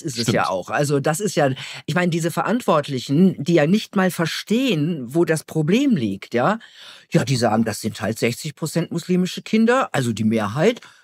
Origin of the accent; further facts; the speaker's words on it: Gelsenkirchen, North Rhine-Westphalia, Germany; Und Gelsenkirchen ist ja meine Heimatstadt. Und schön war Gelsenkirchen nie. Ne? Also hatte immer schöne Augen, war aber nie eine Schönheit.